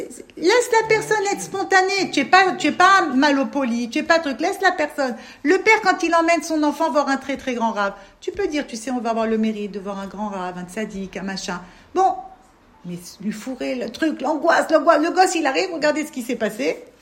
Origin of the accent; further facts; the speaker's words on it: France; moi, je viens de France, je parle en hébreu, d'accord, mais je n'ai pas les finesses